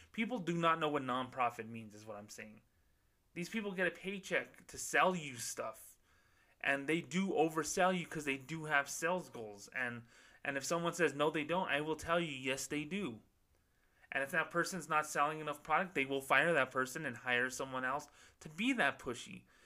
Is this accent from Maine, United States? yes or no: no; Las Cruces, New Mexico, United States; my hometown of Las Cruces, New Mexico.